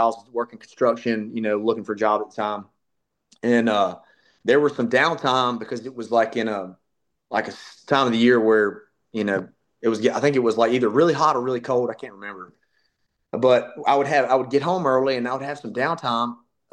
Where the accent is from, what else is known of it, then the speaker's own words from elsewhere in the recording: Lexington, North Carolina, United States; I grew up in Lexington, North Carolina, barbecue capital of the USA, and went to UNC Charlotte, and studied criminal justice.